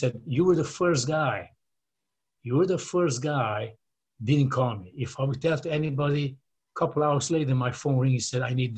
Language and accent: English; Romania; English is a second language; So I was competing in Las Vegas 1984 Mr. Universe. I was the first communist guy on stage, you know, from Romania. I was representing Romania.